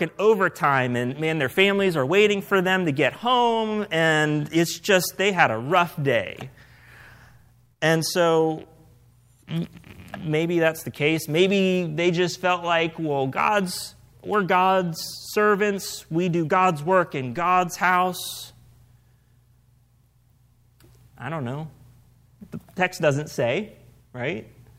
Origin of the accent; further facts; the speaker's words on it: Ohio, United States; I grew up in Northeast Ohio, so I guess by default I'm a Browns fan.